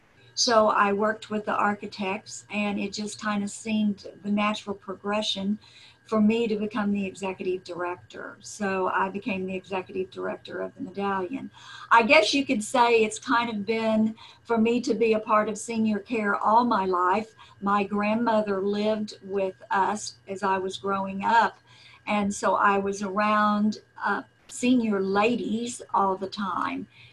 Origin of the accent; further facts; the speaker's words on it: Kentucky, United States; also born or lived in Texas / Minnesota; now in Houston, United States; I was born in Kentucky. And I did live in Texas for a while in Minnesota with my father in the Air Force, and then moved back to Kentucky and spent the rest of my growing up years in Kentucky until I moved to Houston in 1984.